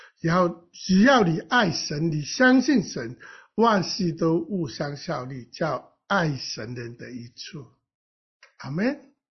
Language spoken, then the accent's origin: Chinese; China; 我们中国人的教育就是不信任孩子啊，不愿意托付，也不尊重孩子。